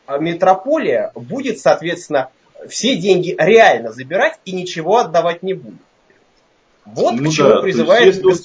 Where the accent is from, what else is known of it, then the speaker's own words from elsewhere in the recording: Moscow, Russia; Я, как москвич, абсолютно не против.